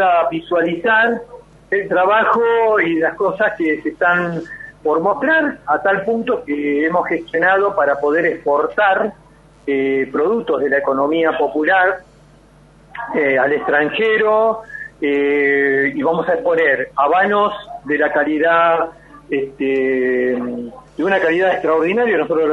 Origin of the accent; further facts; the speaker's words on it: Buenos Aires, Argentina; now in Tucumán, Argentina; como sabrán por el tono que tengo, no soy nacido en esta provincia, soy porteño, casado con una tucumana